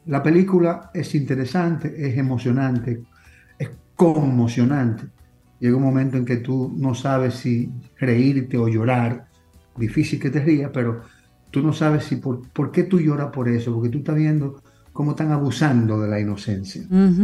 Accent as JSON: {"language": "Spanish", "country": "Dominican Republic", "said": "si lo decimos como dominicano."}